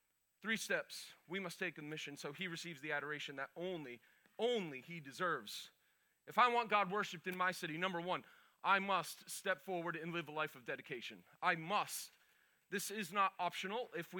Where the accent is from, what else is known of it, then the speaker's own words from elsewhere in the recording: Lowell, Massachusetts, United States; I grew up in Lowell. We had like a tenth of an acre of property growing up in that city.